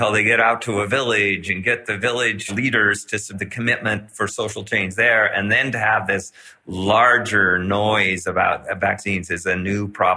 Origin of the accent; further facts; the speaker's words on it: Washington, United States; And then I will fly home to my home state in Washington state, where we have measles outbreaks